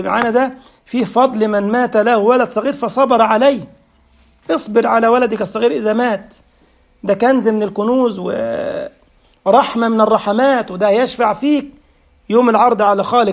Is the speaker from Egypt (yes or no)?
yes; Egypt; زي ما كان يقولوا برضو كده عندنا في مصر